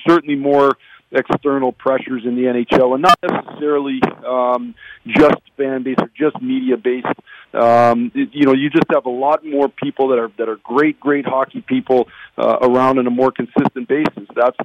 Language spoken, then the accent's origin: English; Sault Ste. Marie, Michigan, United States; also born or lived in Detroit; I'm a Michigan boy. I was born in Detroit and grew up in Sault Ste. Marie and spent most of my life, all my life in the Midwest and a lot of my life in Michigan.